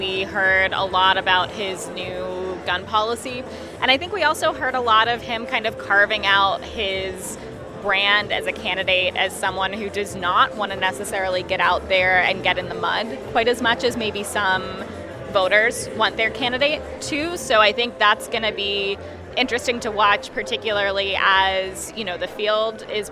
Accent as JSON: {"language": "English", "town": "Pittsburgh", "region": "Pennsylvania", "country": "United States", "said": "I am from Pittsburgh."}